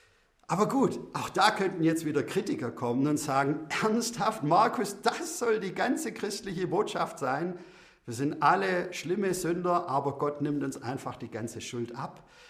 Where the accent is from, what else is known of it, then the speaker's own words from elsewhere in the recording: Baden-Württemberg, Germany; Ich bin Schwabe.